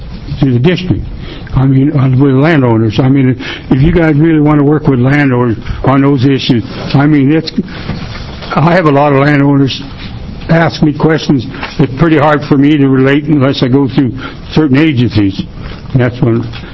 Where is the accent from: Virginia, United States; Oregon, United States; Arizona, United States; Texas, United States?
Oregon, United States; Tillamook; from Tillamook. I'm the chairman of Tillamook Soil and Water Board.